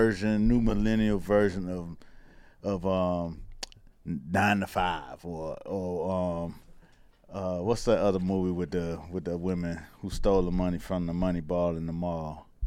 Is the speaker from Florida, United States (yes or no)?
yes; Miami, Florida, United States; I'm just saying, like a lot of drug dealers I knew growing up in Miami.